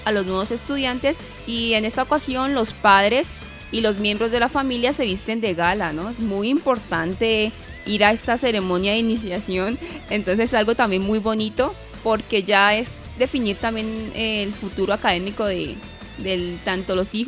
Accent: Colombia; Creo que es algo muy valioso que hay que aprender también como colombianos de los japoneses

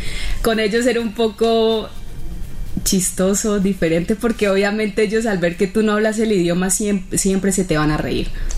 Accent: Colombia; soy de Colombia

